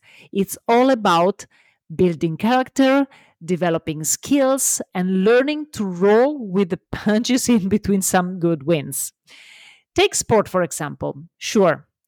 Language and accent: English; Italy; On a special note, remember always that I am Italian, so love my accent and embrace my mistakes.